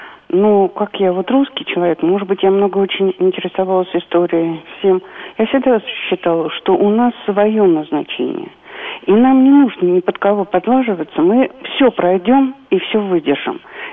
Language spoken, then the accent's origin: Russian; Russia; born there; Я родилась в России.